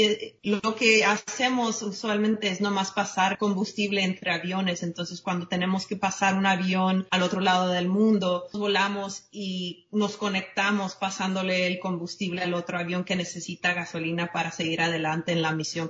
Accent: Mexico; siendo mexicana, uno tiene primos hasta de como 20. Entonces, viniendo de una familia muy grande

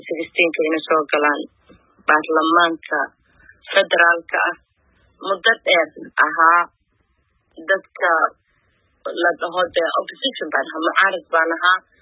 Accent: Garowe, Puntland, Somalia; also born or lived in Mogadishu; Waxaan ku dhashay Muqdisho laakiin waxaan ku barbaaray oo ku koray Puntland Garoowe. Waxaan ahaa diasporadii dadkii soo laabtay

